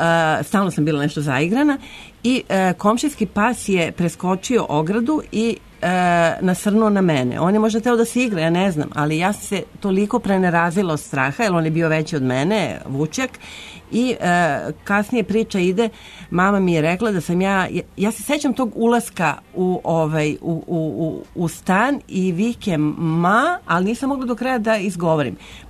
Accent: Belgrade, Serbia; ja sam rođena na Voždovcu, na takozvanom Avalskom drumu preko puta Zvezdinog stadiona

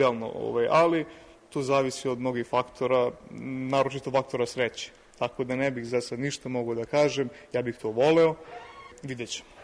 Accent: Milijeva, Pomoravlje District, Serbia; rodom iz sela Milijeve kod Desputovca.

